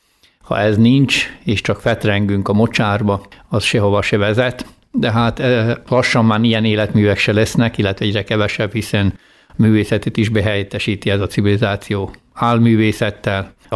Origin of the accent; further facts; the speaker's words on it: Kanjiža, Vojvodina, Serbia; Délvidékről, Magyarkanizsáról jöttem.